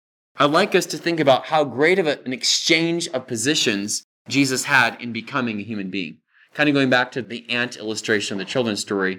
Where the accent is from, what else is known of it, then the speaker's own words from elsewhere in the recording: Modesto, California, United States; born there; And I will fill this out with, I was born in Modesto, California.